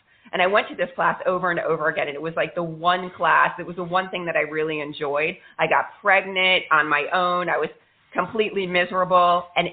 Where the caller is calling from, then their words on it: Miami, Florida, United States; I am also in Miami.